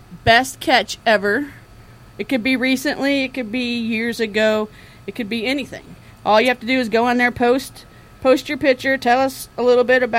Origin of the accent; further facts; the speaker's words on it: the South, United States; we're from the South